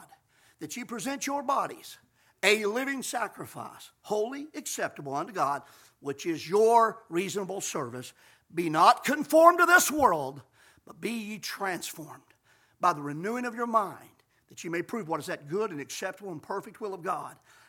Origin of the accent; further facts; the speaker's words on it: the South, United States; that we grew up here in the South hearing about